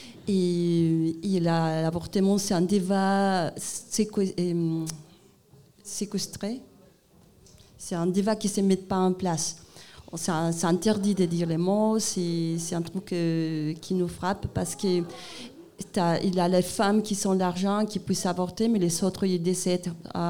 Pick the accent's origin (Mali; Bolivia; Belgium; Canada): Bolivia; French is a second language; moi je viens de la Bolivie